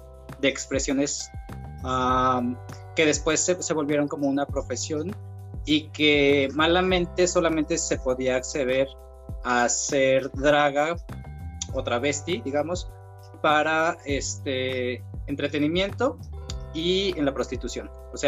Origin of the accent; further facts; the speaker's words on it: Guadalajara, Jalisco, Mexico; Yo soy de Guadalajara, les puedo hablar de lo que pasa aquí